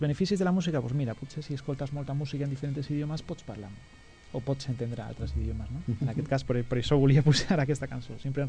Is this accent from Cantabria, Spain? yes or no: yes; Santander, Cantabria, Spain; Catalan is a second language; Jo sóc de Santander, el meu cor està entre Santander i Somo, que és un poble de platja